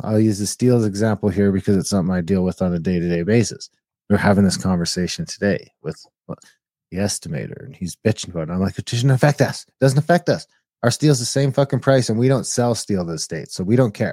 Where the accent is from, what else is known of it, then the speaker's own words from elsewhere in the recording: Canada; But as a Canadian, that, you know, that's a tough one if you're in that business.